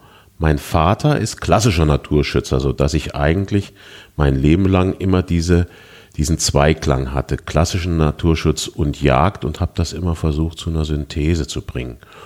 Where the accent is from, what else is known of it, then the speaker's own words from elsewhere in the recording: Eschwege, Hesse, Germany; born there; Also ich bin hier in Eschwege geboren, habe hier meine schulische Ausbildung gemacht, habe dann in Göttingen, das ist so unsere Hausuniversität, weil nur 50 Kilometer entfernt, studiert, Medizin studiert